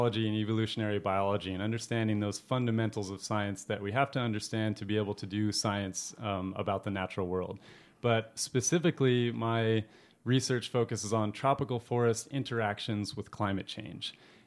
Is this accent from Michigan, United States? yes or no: no; Fairbanks, Alaska, United States; I grew up in Alaska, in Fairbanks in the subarctic, very cold place and dark for a lot of time of the year, but also a place of vast wilderness.